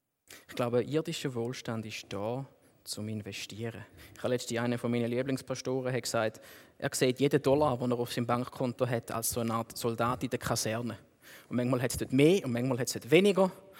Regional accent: Thurgau, Switzerland; wir kommen aus dem Thurgau, dort zahlt man mit Äpfeln

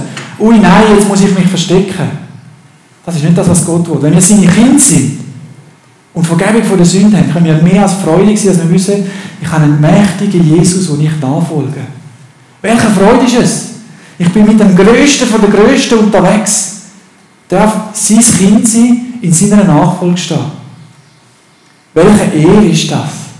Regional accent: Switzerland; Und als Schweizer habe ich dann schon gedacht

